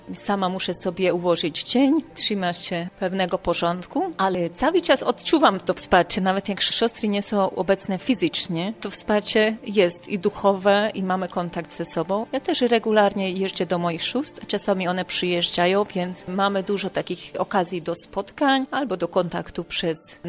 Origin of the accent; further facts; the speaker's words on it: Slovakia; now in Leszno, Poland; Ja jestem narodowością Węgierka, ale pochodzę ze Słowacji. Należę do naszej węgierskiej prowincji.